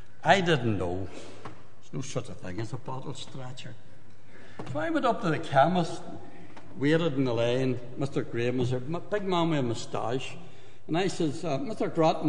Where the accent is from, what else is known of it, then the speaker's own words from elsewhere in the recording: Belfast, Northern Ireland, United Kingdom; when I was a young fella growing up in Belfast, all the youngsters in those days